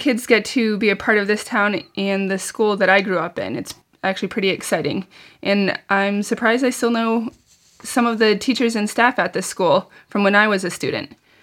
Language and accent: English; New Boston, New Hampshire, United States; Yes, I do. I was born and raised in New Boston.